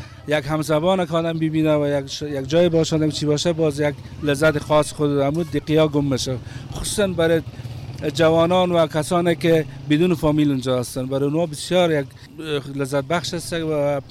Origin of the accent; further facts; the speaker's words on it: Afghanistan; من که هستم اصلا افغانی هستم، اما تابعیت آلمانی رو دارم. فعلا در شهر مشهد مقدس به سیاحت آمدیم.